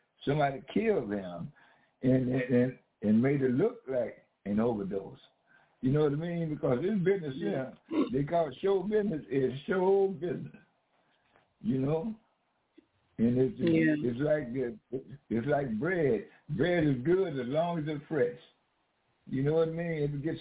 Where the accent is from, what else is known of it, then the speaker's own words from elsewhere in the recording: Philadelphia, Pennsylvania, United States; born there; I was born in Philadelphia like him. And I met him in Philadelphia.